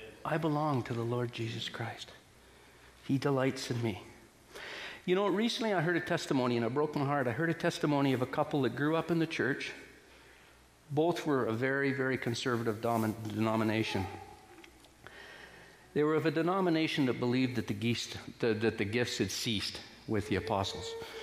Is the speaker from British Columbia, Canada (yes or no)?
yes; Dawson Creek, British Columbia, Canada; also born or lived in Yukon; having grown up on the Alaska Highway in northern BC and the Yukon, I think a lot in mileposts. I was born in Dawson Creek, mile zero of the Alaska Highway.